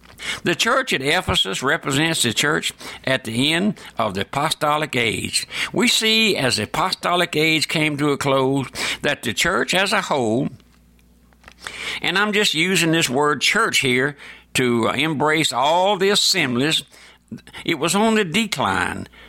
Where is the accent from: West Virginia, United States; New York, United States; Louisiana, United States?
Louisiana, United States; I was born and raised here in South Louisiana on a strawberry patch.